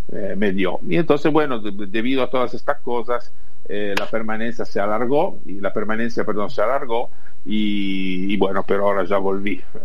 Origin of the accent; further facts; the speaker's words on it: Italy; Spanish is a second language; moved away as an adult; tenía la primera parte de mi vida hecha, digamos, en Italia. Yo nací en Italia, crecí en Italia, trabajé en Italia, tenía mis amigos en Italia.